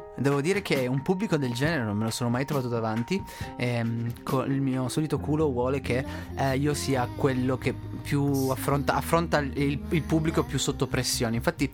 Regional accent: Piobesi Torinese, Piedmont, Italy; Io sono di Piovesi Torinese, in realtà, originariamente. Sì. 19 km di distanza da Torino.

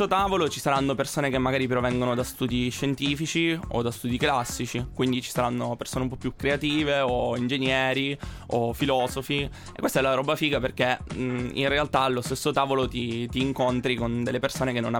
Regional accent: Catania, Sicily, Italy; Allora, io sono di Catania.

